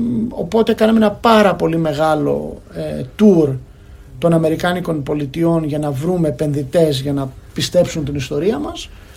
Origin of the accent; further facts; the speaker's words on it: North Aegean, Greece; Ναι, εγώ δεν είμαι τα Καρδάμιλα, αλλά είμαι από Τυχείο.